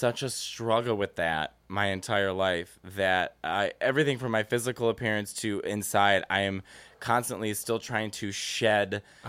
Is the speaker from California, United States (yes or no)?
no; Chicago, Illinois, United States; I love that I come from Chicago.